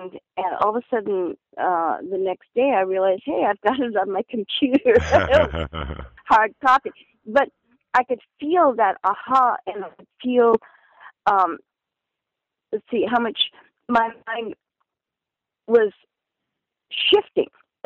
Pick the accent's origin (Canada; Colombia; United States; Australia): Canada; being Canadian and raised in Canada